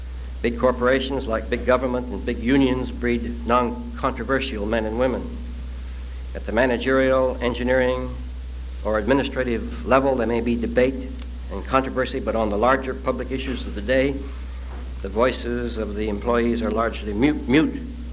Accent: Yakima, Washington, United States; Those who live in the average American town, such as my hometown of Yakima, have no chance of getting an accurate measure of the world problem.

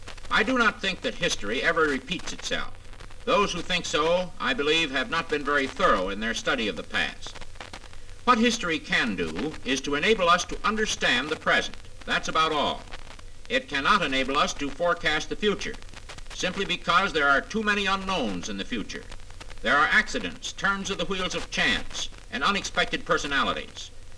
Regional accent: United States; I am not a communist. I am an American.

